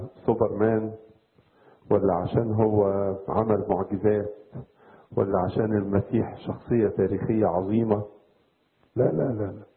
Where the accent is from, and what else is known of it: Egypt